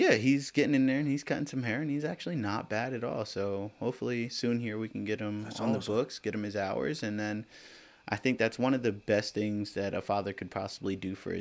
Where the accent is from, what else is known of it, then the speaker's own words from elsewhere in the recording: Lancaster, Pennsylvania, United States; I grew up in Lancaster. Like, I went to McCaskey. Well, correction. I went to Lancaster School District. I was at Lincoln Middle School.